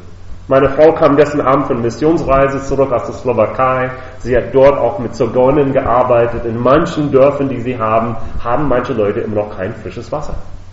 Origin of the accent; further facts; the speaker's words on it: United States; now in Germany; So, ich bin in den Vereinigten Staaten aufgewachsen und dort ist es, zumindest wo ich als Teenie aufgewachsen habe, regelmäßig 40 plus Grad im Sommer.